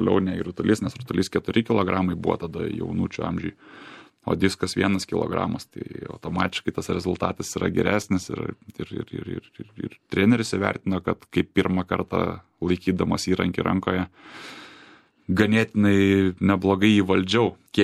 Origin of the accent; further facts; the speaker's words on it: Vilkija, Kaunas County, Lithuania; Taip, aš iš Vilkijos